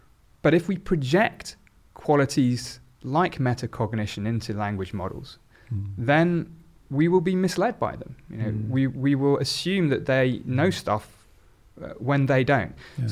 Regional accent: Oxford, South East England, United Kingdom; born there; I was born in Oxford, which would have been true

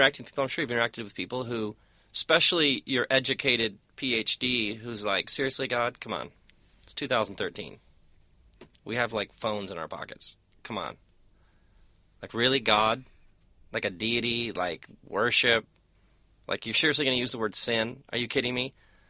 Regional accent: Midwest, United States; growing up in the Midwest, I grew up in one of the towns where they were made

